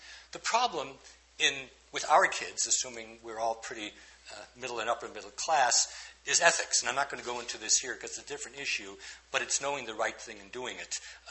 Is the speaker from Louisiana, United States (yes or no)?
no; Boston, Massachusetts, United States; which, because I come from Boston, I will call Kansas.